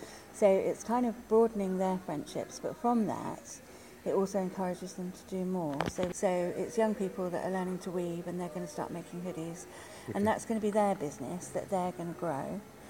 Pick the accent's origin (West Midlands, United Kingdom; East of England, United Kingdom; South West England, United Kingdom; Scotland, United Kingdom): South West England, United Kingdom; Torbay; also born or lived in London; I came back from London and I realised that young women probably had a worse time in Torbay than I did when I grew up here in the 80s.